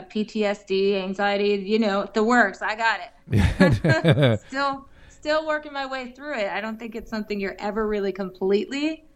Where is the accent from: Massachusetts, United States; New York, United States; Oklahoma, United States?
Massachusetts, United States; Oh, yeah. I grew up in Massachusetts.